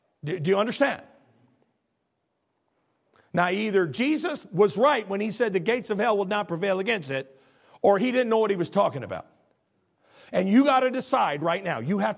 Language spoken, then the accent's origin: English; Illinois, United States; accent: Illinois; I'm going to talk fast in my Illinois accent because I got a lot to cover.